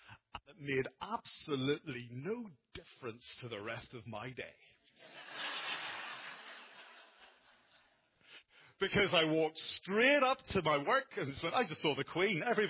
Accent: Ireland; although I come from Ireland, I used to work in London.

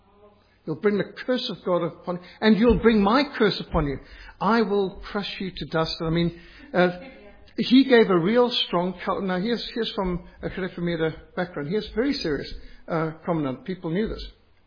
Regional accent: Zimbabwe; now in South Africa; I was brought up in Rhodesia where we did that sort of thing, but South Africa, nothing.

